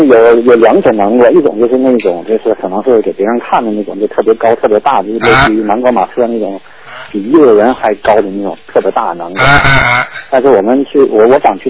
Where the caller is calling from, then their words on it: New Zealand; 我是第一次打，我从新西兰打过来的。